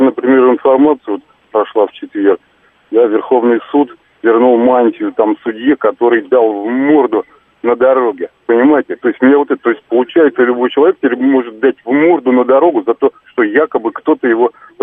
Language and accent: Russian; Moscow Oblast, Russia; Я из Подмосковья.